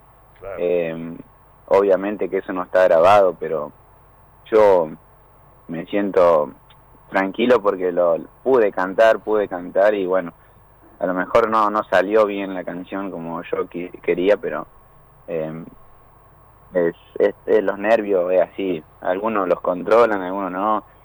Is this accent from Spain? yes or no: no; Brinkmann, Córdoba, Argentina; soy de Brinkman, provincia de Córdoba.